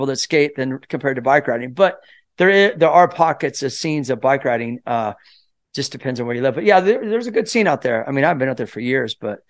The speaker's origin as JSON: {"language": "English", "town": "Kansas City", "country": "United States", "tie": "born or raised there", "said": "I can relate to that because I grew up in Kansas City and we would do like tricks in the basement."}